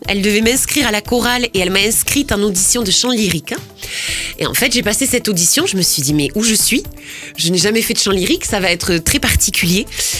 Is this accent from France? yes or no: no; Florence, Tuscany, Italy; je suis originaire, moi, de Florence. J'ai grandi à Florence. J'ai fait mes études ici. Enfin, mes études, en tout cas, collège, lycée.